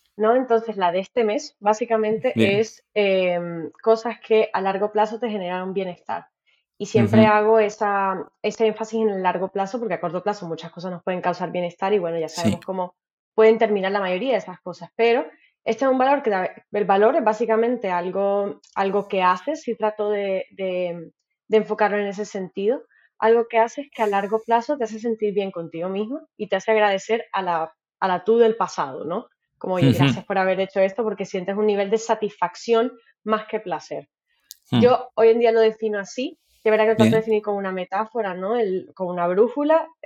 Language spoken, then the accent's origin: Spanish; Colombia; now in Spain; aprovechando que soy colombiana y madrugo y en España no se madruga